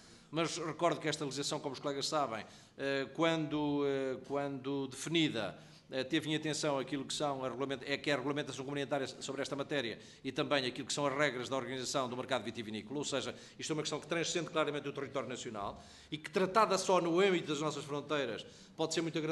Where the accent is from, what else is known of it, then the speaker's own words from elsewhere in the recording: Portugal; aquilo que nos diz diretamente respeito a nós enquanto portugueses